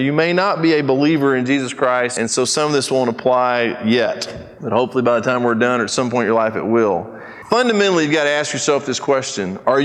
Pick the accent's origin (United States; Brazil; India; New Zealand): Brazil; I grew up in Brazil. And one of the funniest things about living in Brazil and being an American, and there I was the outsider.